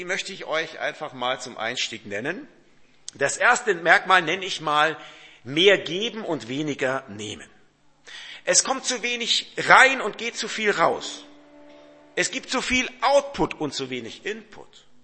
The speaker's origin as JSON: {"language": "German", "region": "Baden-Württemberg", "country": "Germany", "said": "ich komme aus dem Schwabenland"}